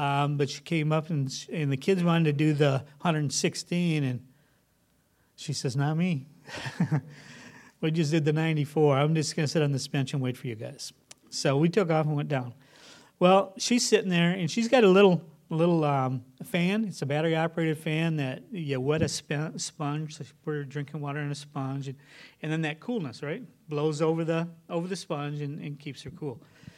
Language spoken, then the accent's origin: English; Grand Rapids, Michigan, United States; also born or lived in Springfield, Missouri; we lived in Missouri 3 years. I grew up in Grand Rapids, but then I learned Chinese, and then I got sent down to Missouri, Springfield, Missouri.